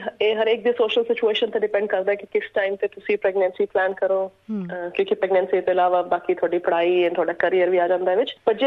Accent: Punjab, India; moved away as an adult; now in Melbourne, Australia; ਮੈਂ ਪਿੱਛੇ ਤੋਂ ਇੰਡੀਆ ਤੋਂ ਹਾਂ, ਪੰਜਾਬੀ ਹਾਂ ਬੇਸਿਕਲੀ, ਪਰ 9 ਸਾਲ ਪਹਿਲੇ ਅਸੀਂ ਇੱਥੇ ਆ ਗਏ ਸੀ, ਹੁਣ ਤੱਕ ਇੱਥੇ ਹੀ ਹਾਂ। ਸੋ ਮੈਂ ਇੱਥੋਂ ਆਪਣੇ ਹਸਬੈਂਡ ਨਾਲ ਮੂਵ ਕੀਤੀ ਹੈ, ਪਿਛਲੇ 9 ਸਾਲ ਤੋਂ ਇੱਥੇ ਮੈਲਬਰਨ ਵਿੱਚ ਬੇਸਡ ਹਾਂ।

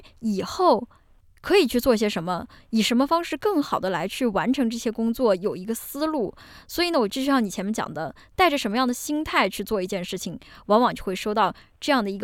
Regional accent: China; 我们中国人

